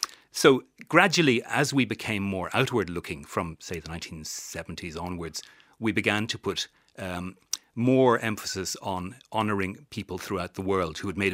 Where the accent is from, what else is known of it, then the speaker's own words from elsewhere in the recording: Ireland; they said something about how we saw ourselves as Irish people